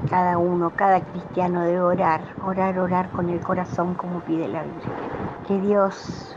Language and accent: Spanish; Argentina; de Argentina, y con respecto a esto de la violencia, cada día se siente más